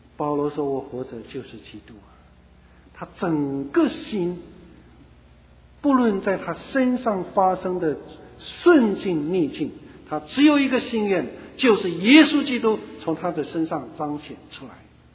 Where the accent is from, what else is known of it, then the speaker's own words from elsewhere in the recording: China; 我们中国人都盼望做医生了